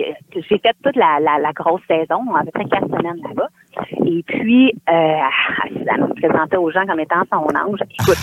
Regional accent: Carignan, Quebec, Canada; et puis moi, je suis de Carignan.

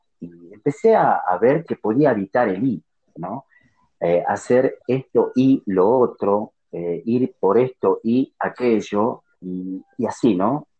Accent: Tucumán, Argentina; Desde mi creencia, mi cultura, desde la provincia de donde vengo, de Tucumán

